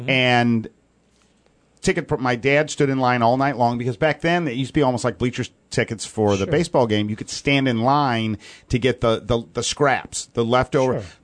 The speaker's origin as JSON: {"language": "English", "town": "St. Louis", "region": "Missouri", "country": "United States", "tie": "born or raised there", "said": "And I remember growing up on Blues hockey with my dad, and I'd save my money and go to a Blues game."}